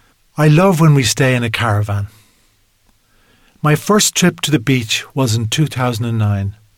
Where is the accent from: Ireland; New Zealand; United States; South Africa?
Ireland; Kilkenny, Leinster; born there; I was born in Kilkenny in 2008.